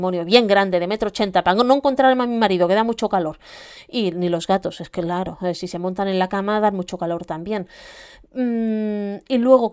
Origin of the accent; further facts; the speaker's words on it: Catalonia, Spain; que como buena catalana he buscado las ofertas